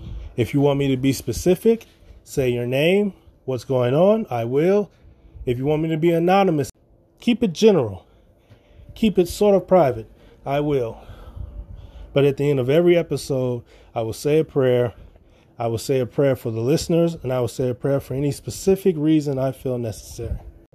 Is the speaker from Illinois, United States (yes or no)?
yes; Chicago, Illinois, United States; I'm from Chicago.